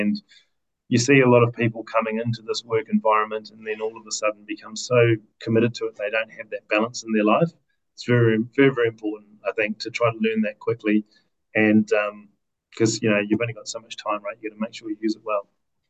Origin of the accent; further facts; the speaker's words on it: South Island, New Zealand; now in Australia; And I'm from the South Island of New Zealand, so we tend to go back to the South Island